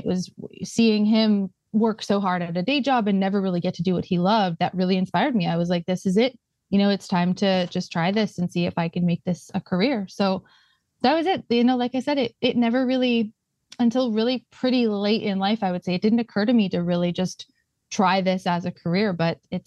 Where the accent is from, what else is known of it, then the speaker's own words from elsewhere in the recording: Connecticut, United States; also born or lived in New York / Boston; now in Los Angeles, United States; Yeah, I was born in Connecticut, near Danbury, Connecticut. So relatively close to New York. I lived in New York for a while and Boston before moving out to Los Angeles.